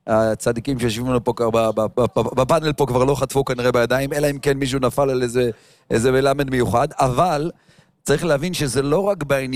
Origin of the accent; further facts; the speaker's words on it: Jerusalem, Jerusalem District, Israel; אני גדלתי בשכונת ארנוף פה בירושלים.